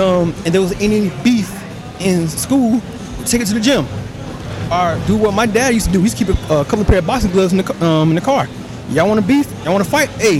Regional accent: Tampa, Florida, United States; In South Tampa. In South Tampa and everything, and it's what we did.

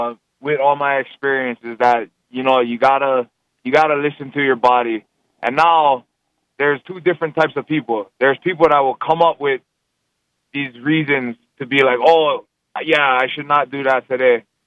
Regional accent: Hawaii, United States; now in Las Vegas, United States; I come from Hawaii. Like, we had a nice gym in Hawaii, but you come out here to Vegas

